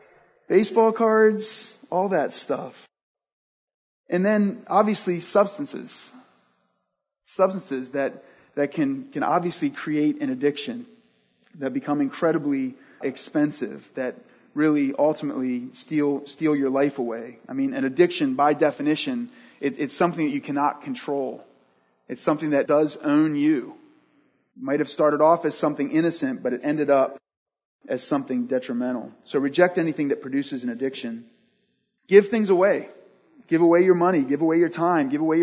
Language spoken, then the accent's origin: English; Maryland, United States; I grew up in Maryland, and the mall that was right by our house had a Kmart in it.